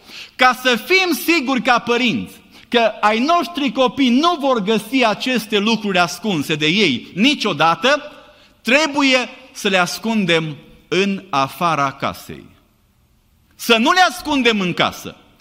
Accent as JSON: {"language": "Romanian", "country": "Romania", "tie": "born or raised there", "moved": "yes", "said": "noi care venim din România, care am crescut la țară, poate știm cum căutam să ascundem fructele"}